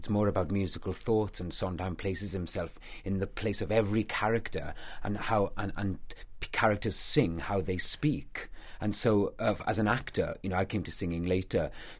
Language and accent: English; Wales, United Kingdom; I'm Welsh, so I sang in choirs at school and stuff.